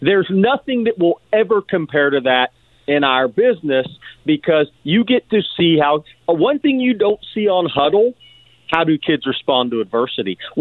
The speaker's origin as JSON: {"language": "English", "region": "Texas", "country": "United States", "said": "And you know, look, I'm from Texas."}